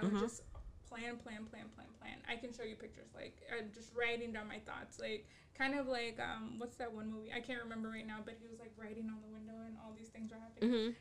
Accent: Houston, Texas, United States; also born or lived in Detroit; I was born and raised in Houston, so H-E-B is like, you know, H-E-B is bae.

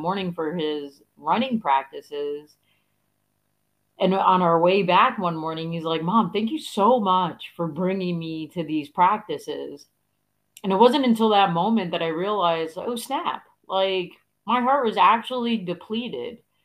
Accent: New York City, New York, United States; moved away as an adult; I'm originally from New York City, and I never grew up around New York City kids that said, yes, ma'am, no, sir, to their mom and dad

